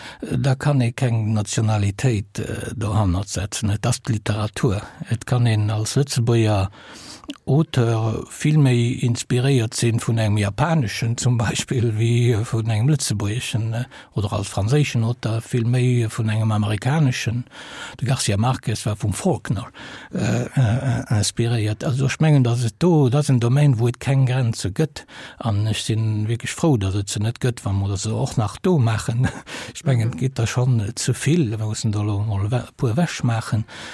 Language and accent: German; Italy; German is a second language; Ich war Italiener bis 18 Jahre.